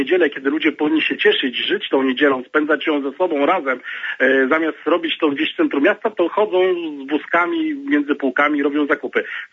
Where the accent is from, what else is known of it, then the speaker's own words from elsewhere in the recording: Gdańsk, Pomeranian Voivodeship, Poland; No ja jestem z Gdańska, w Gdańsku były tłumy.